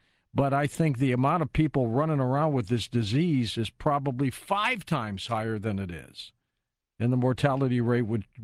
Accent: St. Louis, Missouri, United States; Well, you know what? I hail from St. Louis, and Anheuser-Busch is based there.

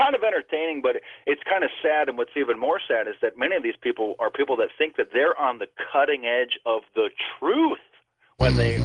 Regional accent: Midwest, United States; I'm originally from the Midwest.

